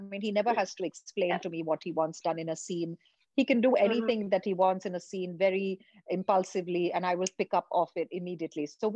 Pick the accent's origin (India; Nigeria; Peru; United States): India; especially for all girls growing up in India